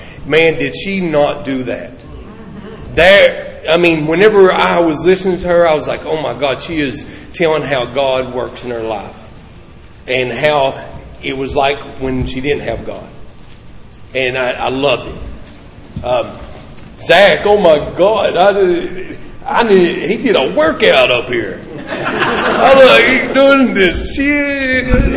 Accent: Kingsport, Tennessee, United States; I am from Minnesota. No, I'm just kidding. From Kingsport, Tennessee

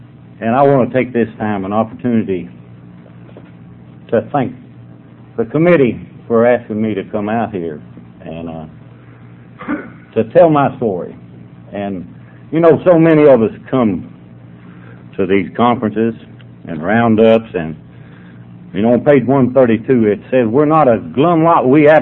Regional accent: Georgia, United States; I'm a drunk from Georgia.

